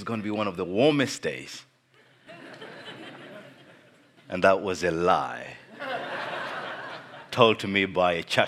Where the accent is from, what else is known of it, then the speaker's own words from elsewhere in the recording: Uganda; I come from a country called Uganda in East Africa.